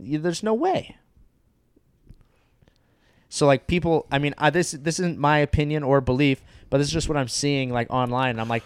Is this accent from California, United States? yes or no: yes; California, United States; I'm from Orange County, California.